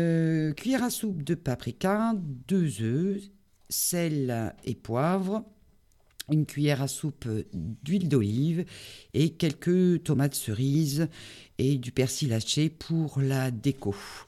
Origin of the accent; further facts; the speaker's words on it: Loos, Hauts-de-France, France; c'est un des plats de ma région, puisque je suis du Nord, Pas-de-Calais, et je suis née à Loos.